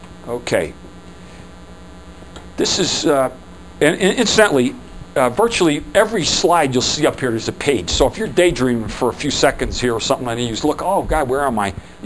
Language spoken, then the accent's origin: English; New Jersey, United States; Yeah, I'm from Jersey, and I'm sorry about that. I haven't been here in a long time, though.